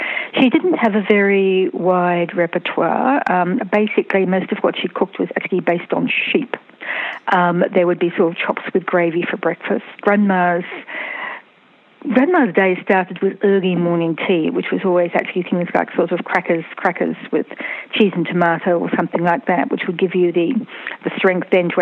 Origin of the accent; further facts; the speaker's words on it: Brisbane, Queensland, Australia; now I grew up outside Brisbane, Sydney was at least a two-day drive away.